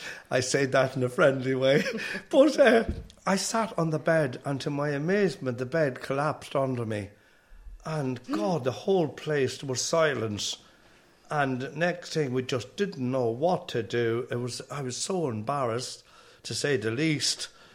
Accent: Ireland; I said, "I'm from Ireland."

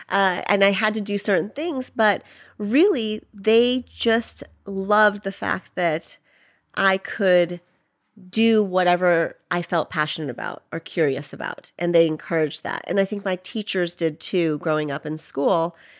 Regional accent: Chicago, Illinois, United States; also born or lived in Atlanta; So Atlanta was home after I moved from Chicago. That's where I was born and raised.

